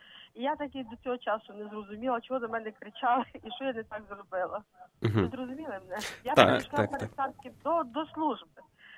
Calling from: Khmelnytskyi Oblast, Ukraine; з Хмельницької області, село Доброгорщ.

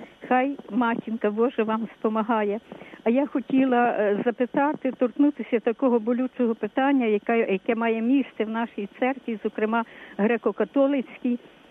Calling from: Lviv, Lviv Oblast, Ukraine; Слава навіки Богу

